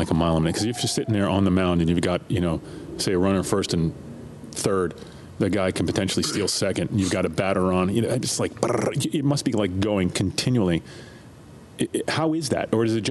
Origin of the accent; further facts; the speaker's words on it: Pennsylvania, United States; Look, I grew up on the Phillies because I grew up out of Philadelphia.